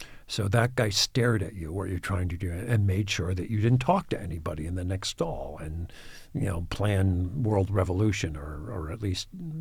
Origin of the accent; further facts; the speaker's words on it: Schenectady, New York, United States; Well, I'm from Schenectady, New York, which is where General Electric used to be